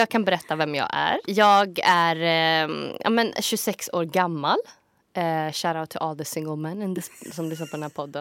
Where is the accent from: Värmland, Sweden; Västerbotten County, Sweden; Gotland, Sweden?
Värmland, Sweden; Skoghall; Men jag är från en liten ort som heter Skoghall. Utanför Karlstad, ungefär 7 kilometer. Bor typ 15 000 när jag växte upp i alla fall.